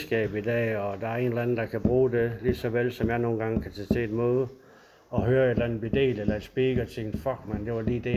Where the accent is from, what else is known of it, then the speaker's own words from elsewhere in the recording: Esbjerg, Region of Southern Denmark, Denmark; og kommer her fra Esbjerg. Jeg har altid boet her. Jeg voksede op ude i Sædding med min familie, med min mor og min storesøster og to storebrødre.